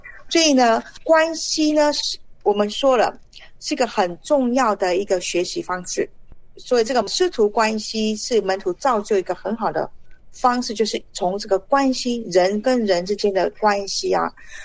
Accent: China; 我们中国人常常讲了一生一日为

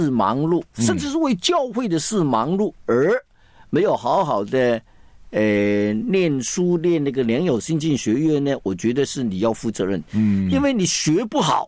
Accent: Guangdong, China; 这个我们广东人讲是水过鸭背，就是一听就忘了

